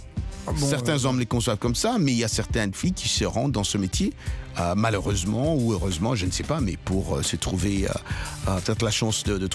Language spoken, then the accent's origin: French; Cameroon; surtout ici chez nous au Cameroun.